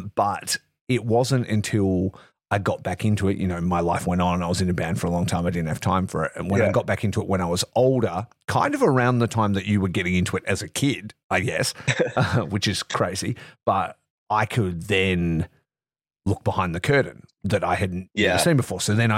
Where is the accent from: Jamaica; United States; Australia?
Australia; Geraldton, Western Australia; I grew up in Geraldton, so we're a little bit behind anyway.